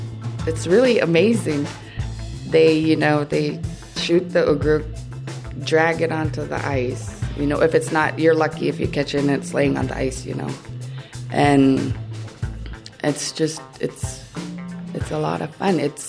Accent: Unalakleet, Alaska, United States; I'm from Unalakleet.

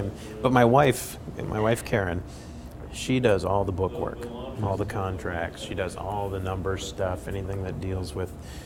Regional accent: Wasilla, Alaska, United States; as soon as an editor finds out that I'm from Wasilla, it's an icebreaker.

